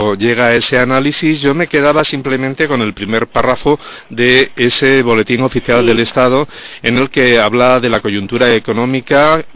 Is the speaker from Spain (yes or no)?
yes; Córdoba, Andalusia, Spain; Pues yo soy de Córdoba